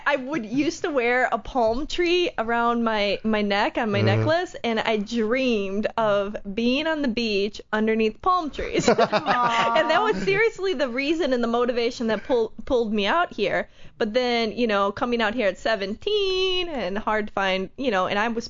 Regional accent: Wisconsin, United States; now in Los Angeles, United States; No, I'm originally from Wisconsin.

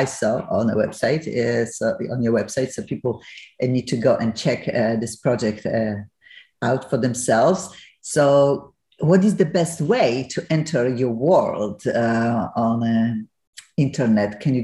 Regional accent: Poland; moved away; I lived for almost 30 years in America, obviously. I am originally from Poland.

